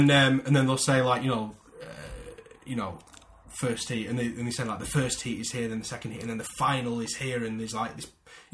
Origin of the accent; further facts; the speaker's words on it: Manchester, North West England, United Kingdom; I said, how am I supposed to sell 50 tickets? We're from Manchester. How am I supposed to sell 50 tickets in London?